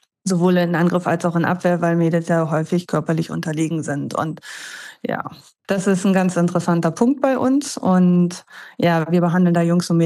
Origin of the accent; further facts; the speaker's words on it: Lower Saxony, Germany; Ja, und dann war quasi in meinem Heimatbundesland Niedersachsen der Posten als Landestrainerin am Stützpunkt in Hannover frei.